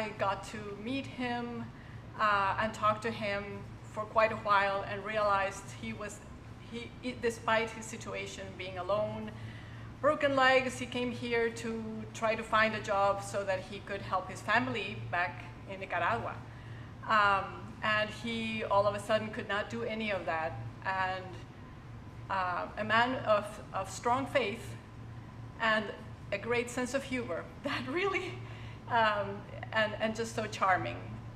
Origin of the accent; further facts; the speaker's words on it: Mexico; I'm from Mexico originally